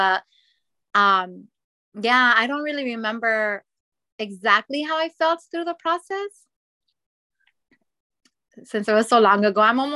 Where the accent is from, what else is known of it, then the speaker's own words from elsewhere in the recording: Arizona, United States; Well, like you mentioned, I'm from Arizona, and I'm actually completely blind.